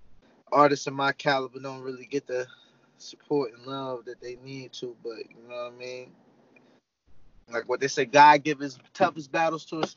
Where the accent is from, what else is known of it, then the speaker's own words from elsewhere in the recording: Nashville, Tennessee, United States; I was living in New York. You know, I'm from Nashville, right?